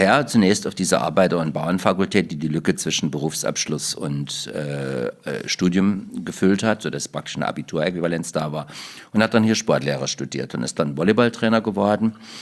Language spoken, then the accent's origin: German; Gräfenthal, Thuringia, Germany; Der Ort heißt Gräfenthal und liegt zwischen Saalfeld und Sonneberg so ziemlich in der Mitte.